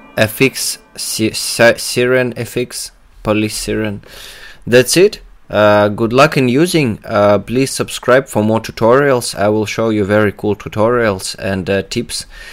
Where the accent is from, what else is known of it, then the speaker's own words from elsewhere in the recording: Russia; I'm from Russia.